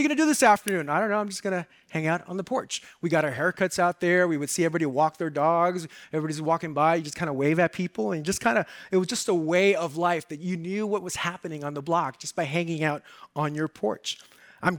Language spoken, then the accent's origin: English; Los Angeles, California, United States; I grew up in South Central LA, and I know it's not politically correct to say South Central, but that's what we said when I grew up there. That's South LA, right? But I grew up on 97th and Avalon